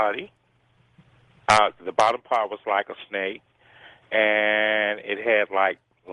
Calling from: Memphis, Tennessee, United States; I'm calling from Memphis.

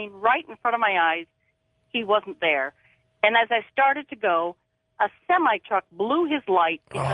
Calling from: Chicago, Illinois, United States; I'm calling from Chicago.

